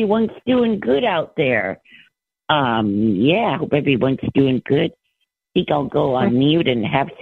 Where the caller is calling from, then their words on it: Sacramento, California, United States; I just wanted to mention that I'm calling in from Sacramento this evening.